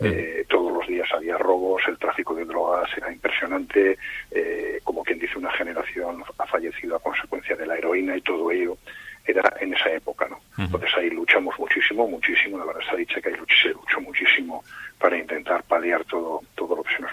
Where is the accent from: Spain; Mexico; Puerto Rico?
Spain; Cicero, Cantabria; yo procedo de Cicero concretamente. Mis padres eran los regentes del bar, restaurante Casa César